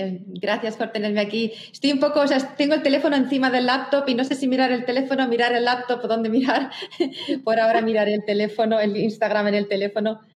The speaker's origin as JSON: {"language": "Spanish", "country": "Spain", "moved": "as an adult", "lives_now": "New York, United States", "said": "Yo soy española, pero llevo 20, ya creo que son casi 27 años, ya te pierdo la cuenta, 27 años en Estados Unidos. Wow. Y desde el 94 estoy en Nueva York, o sea, entonces son más. Desde el 94 estoy en Nueva York, entonces son 27 años en Nueva York. Y antes de eso estuve en Boston 2 años y medio."}